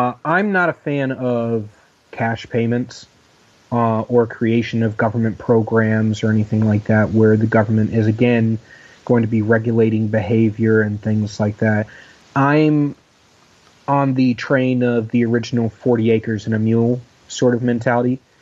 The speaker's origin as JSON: {"language": "English", "town": "Dayton", "region": "Ohio", "country": "United States", "tie": "born or raised there", "said": "I grew up in Dayton, Ohio, where there's very much animosity between the black community and the white community there"}